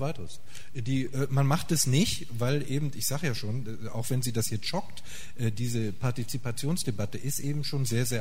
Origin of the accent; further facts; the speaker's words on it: North Rhine-Westphalia, Germany; ich komme ja aus dem Ruhrgebiet